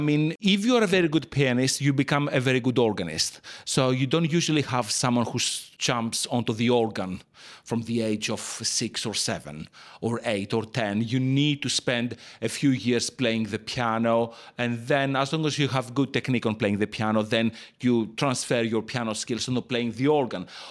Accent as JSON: {"language": "English", "country": "Greece", "moved": "as an adult", "said": "I come from Greece. And when I came here at the beginning of this century, 2000, I came to this country, I had studied keyboard and a bit of piano in Greece."}